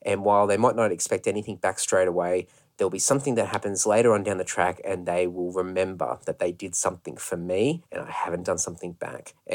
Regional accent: Brisbane, Queensland, Australia; because we're away from Brisbane, where I had grown up as a child, and all of my extended family were in Brisbane.

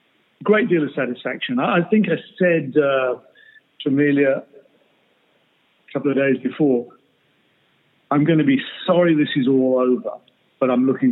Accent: England, United Kingdom; I'm English. My family's still there.

